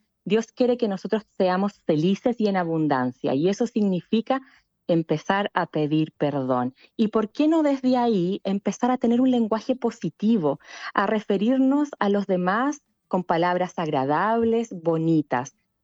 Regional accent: Chile; En nuestro país, en Chile, en mi país, es el 20%.

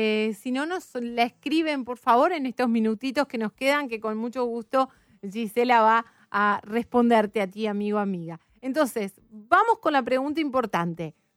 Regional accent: Resistencia, Chaco, Argentina; soy de Resistencia, Chaco, Argentina.

